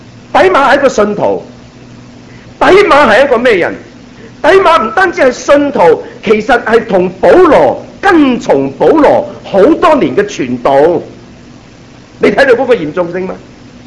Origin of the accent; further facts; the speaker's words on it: Taishan, Guangdong, China; 我是台山人，你们知不知道我们台山人早一两代最喜欢做什么？ 我哋台山人咧有一样嘢咧系个个都中意噶嘛，系金山。